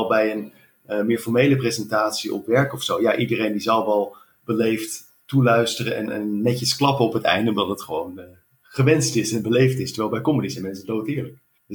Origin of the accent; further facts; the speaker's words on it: Netherlands; Want ja, ik ben een Nederlander.